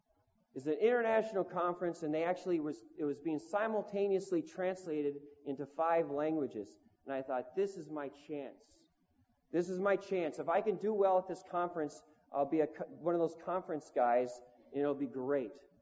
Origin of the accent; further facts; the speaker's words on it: Minnesota, United States; now in Amsterdam, Netherlands; And, you know, that's not what I was used to because I grew up in Minnesota, you know, where lots of lakes and trees and forests.